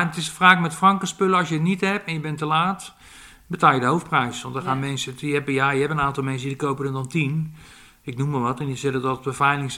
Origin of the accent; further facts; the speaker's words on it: The Hague, South Holland, Netherlands; Ik kom uit Den Haag